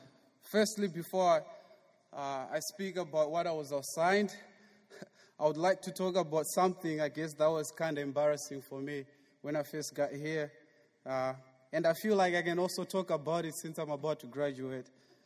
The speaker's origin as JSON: {"language": "English", "region": "Harare", "country": "Zimbabwe", "moved": "as an adult", "said": "I'm from Zimbabwe, Harare, which is the capital city of my country. But I've been here since August 2008"}